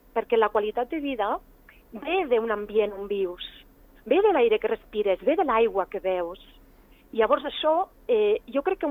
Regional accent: La Massana, Andorra; jo de petita vaig néixer a la Massana, davant del Prat del Colat, i el meu pati era el riu.

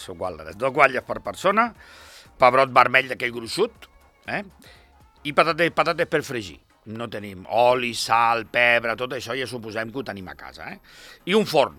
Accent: L'Hospitalet de Llobregat, Catalonia, Spain; No, jo soc d'Hospitalet

